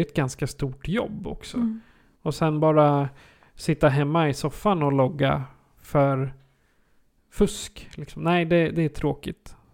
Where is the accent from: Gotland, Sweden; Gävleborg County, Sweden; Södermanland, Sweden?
Södermanland, Sweden; Sundbyholm; Jag är uppvuxen där ute i Sundbyholm.